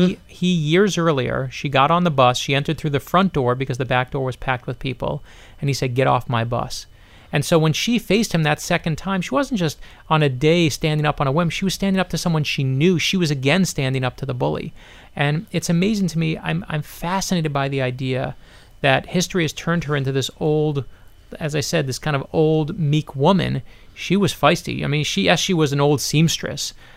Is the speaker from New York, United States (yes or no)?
yes; Brooklyn, New York, United States; now in Miami, United States; I grew up in Brooklyn, New York. And I'll tell you just from my own experience is when my dad lost his job at 40 years old, he decided to move here to Miami, Florida.